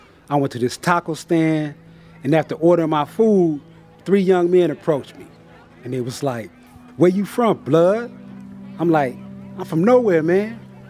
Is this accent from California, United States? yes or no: yes; Los Angeles, California, United States; I grew up in South Central Los Angeles. Both parents was in the household. I'm in the middle of 5 siblings.